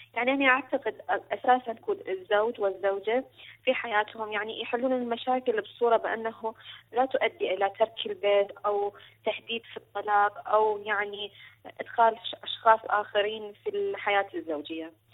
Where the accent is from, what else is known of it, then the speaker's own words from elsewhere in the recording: Iraq; من العراق